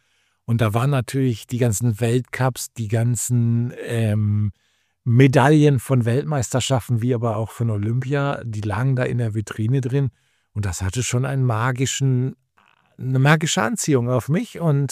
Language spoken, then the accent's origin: German; North Rhine-Westphalia, Germany; Ich komme natürlich nicht aus den Bergen, sondern ich bin im Ruhrgebiet aufgewachsen